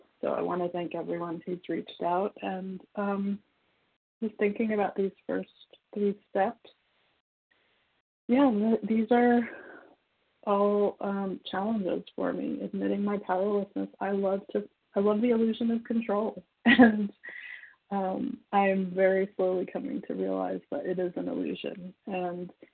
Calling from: California, United States; I'm calling from California.

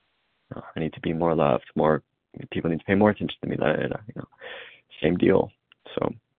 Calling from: Indiana, United States; also a reader out of Indiana.

